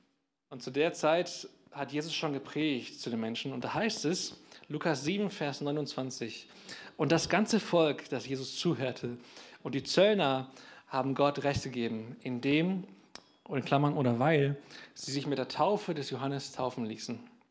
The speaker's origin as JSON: {"language": "German", "region": "North Rhine-Westphalia", "country": "Germany", "said": "ich bin in einer anderen Gemeinde aufgewachsen, ich komme aus dem Ruhrgebiet, war aber im gleichen Bund wie die Gemeinde, Ecclesia"}